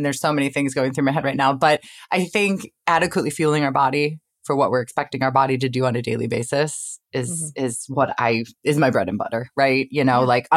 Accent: Ohio, United States

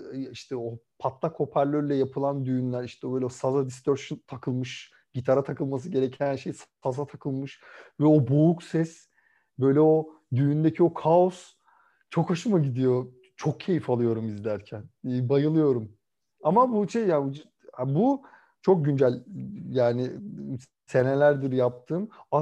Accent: Kırıkkale, Turkey; Ya aslen Kırıkkaleliyim. Hani orada zaten hani hep var.

